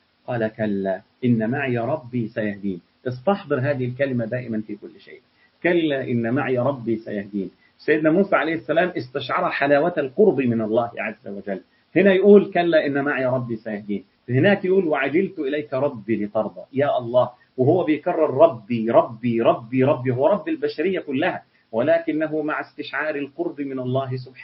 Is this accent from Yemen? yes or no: no; Egypt; يعني لو قيل لي وأنا مصري إلى من تنتمي